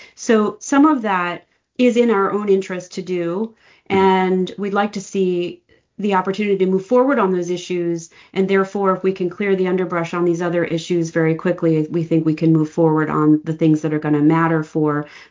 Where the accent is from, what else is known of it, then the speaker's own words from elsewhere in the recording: Detroit, Michigan, United States; I grew up in Detroit.